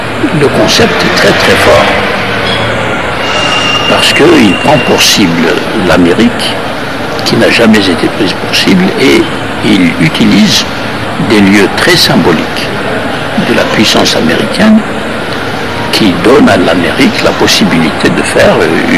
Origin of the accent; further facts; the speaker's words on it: Algeria; nous connaissons le terrorisme personnellement en tant qu'Algérien.